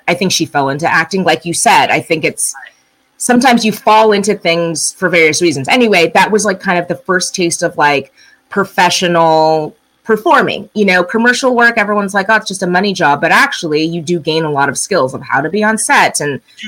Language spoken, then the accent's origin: English; Arcadia, United States; I think I love growing up in Arcadia, but I think it's quite a sheltered life.